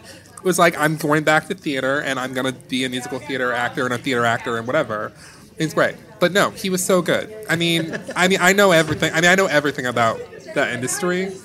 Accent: Detroit, Michigan, United States; But then beyond that, I grew up in Detroit in Motown.

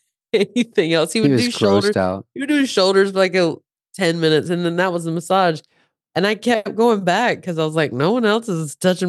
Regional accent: the South, United States; accent: Southern; now in Los Angeles, United States; I can't even get rid of my Southern accent. I've been in LA 21 years.

